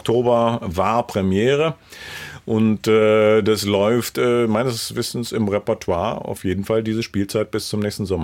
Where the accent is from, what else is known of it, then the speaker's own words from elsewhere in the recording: East Germany, Germany; Ich bin ja noch sozusagen im Osten zur Schule gegangen